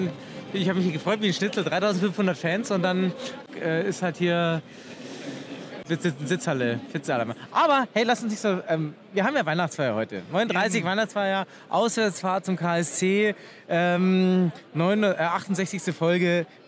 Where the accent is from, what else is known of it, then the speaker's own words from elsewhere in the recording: Strasbourg, Grand Est, France; ich komme ja aus Straßburg